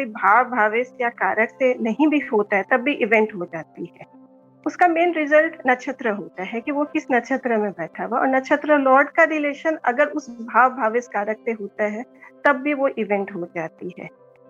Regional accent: Vapi, Gujarat, India; मैं वापी गुजरात से हूँ।

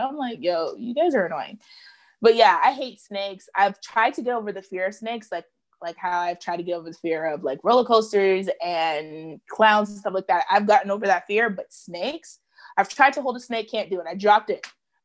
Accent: Mississippi, United States; born there; I was born in Mississippi, so...

